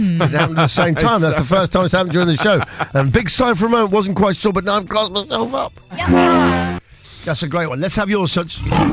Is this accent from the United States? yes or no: no; South East England, United Kingdom; We're from Surrey. We're tigers, really.